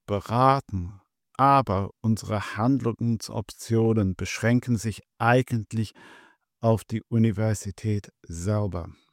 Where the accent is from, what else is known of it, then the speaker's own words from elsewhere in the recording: England, United Kingdom; moved away as an adult; now in Jena, Germany; Ich komme ursprünglich aus England und bin reiner Mathematiker. 1992 kam ich nach Deutschland für meine erste Postdoc-Stelle.